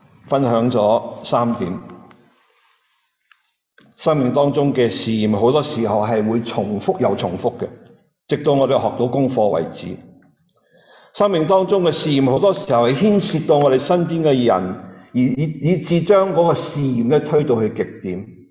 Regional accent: Hong Kong; 你同埋我或者在座当中都好多系土生土长嘅香港人

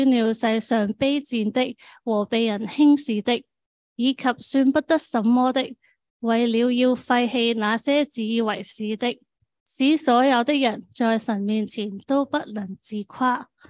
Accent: Hong Kong; 作为香港人啦，作为即系华人咁样，好多时都系想做最醒嗰个噶嘛。

